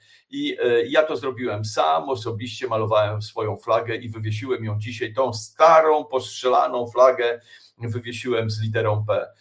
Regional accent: Warsaw, Masovian Voivodeship, Poland; No ja jako stary warszawiak

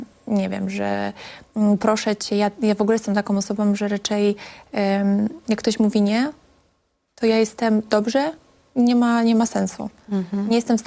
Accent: Siemianowice Śląskie, Silesian Voivodeship, Poland; now in Warsaw, Poland; już zostałam tutaj w Warszawie, bo też wiedziałam, że większe możliwości będę miała tutaj w Warszawie niż zostać u siebie w Siemianowicach Śląskich. No i zostałam u siebie w Warszawie.

